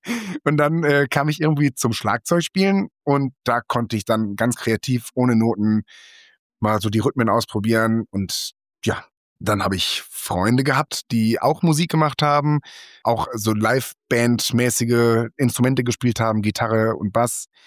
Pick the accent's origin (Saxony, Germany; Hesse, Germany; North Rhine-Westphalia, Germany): North Rhine-Westphalia, Germany; Frasselt; im Spielmannszug in Frasselt damals, in meinem Dörfchen, wo ich groß geworden bin.